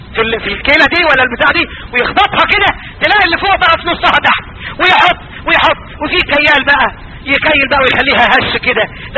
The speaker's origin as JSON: {"language": "Arabic", "region": "Upper Egypt", "country": "Egypt", "said": "زمان كان عندنا في الصعيد"}